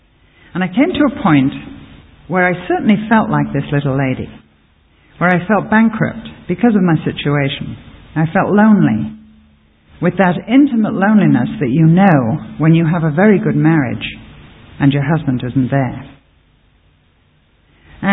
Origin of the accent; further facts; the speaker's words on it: England, United Kingdom; However, fortunately, I'm English, and I take orders well.